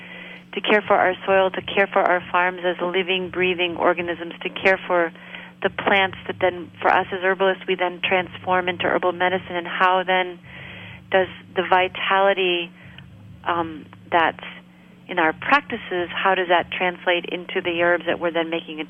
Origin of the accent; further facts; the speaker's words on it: Maine, United States; I grew up here in Maine. I grew up in a really rural area.